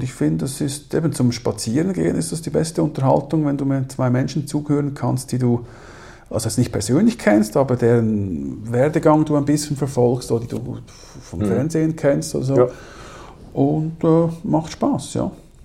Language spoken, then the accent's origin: German; Switzerland; also ich als Schweizer ist es relativ schwierig, dass es in der Schweiz sehr wenig Podcasts gibt